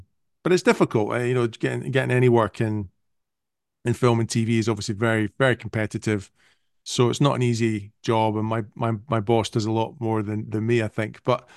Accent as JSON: {"language": "English", "region": "Scotland", "country": "United Kingdom", "tie": "born or raised there", "also_born_or_lived": "Edinburgh", "said": "I lived in a little village in the Highlands of Scotland for quite a few years, even though I was born in Edinburgh."}